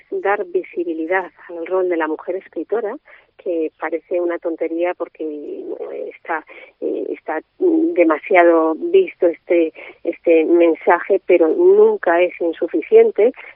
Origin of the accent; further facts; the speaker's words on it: Moralzarzal, Community of Madrid, Spain; Yo soy de Morazarzal